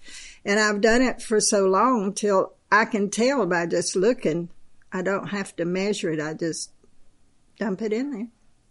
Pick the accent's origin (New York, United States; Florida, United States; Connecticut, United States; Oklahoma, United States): Florida, United States; Well, my mama was from Georgia. And we grew up in Florida.